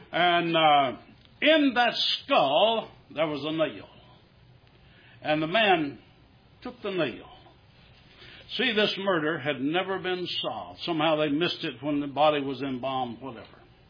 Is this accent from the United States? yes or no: yes; Louisiana, United States; born there; My mother said I was born in Caldwell Parish.